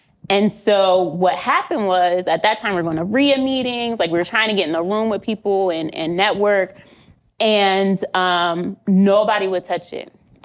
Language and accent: English; Pennsylvania, United States; I'm from Pennsylvania. And so growing up, I learned about a town called Hensonville that my ancestors started in the 1820s.